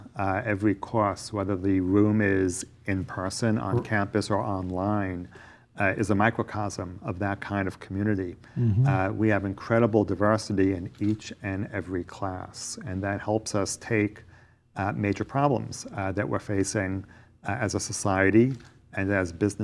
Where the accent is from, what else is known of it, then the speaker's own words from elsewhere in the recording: Brooklyn, New York, United States; accent: New York; moved away as an adult; now in Connecticut, United States; I was actually born and raised in Brooklyn in New York City, but I moved up to Connecticut 20, 30 years ago. And I believe some of that New England accent crept into my New York accent.